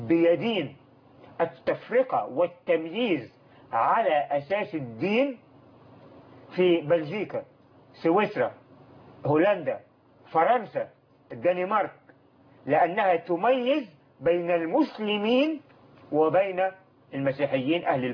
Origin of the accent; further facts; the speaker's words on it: Egypt; now in England; يوم ما كنا في الثمانينات في إنجلترا، نسبة عدد المسلمين في إنجلترا تعادل نسبة الأقباط عندنا في مصر